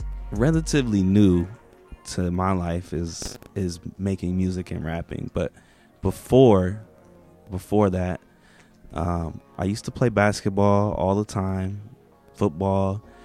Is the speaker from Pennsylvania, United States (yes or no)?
no; Auburn Hills, Michigan, United States; Well, I'm actually from Auburn Hills. If you guys know anything about basketball, NBA, the Pistons used to play in Auburn Hills at the Palace, and that's where I grew up, right around the corner.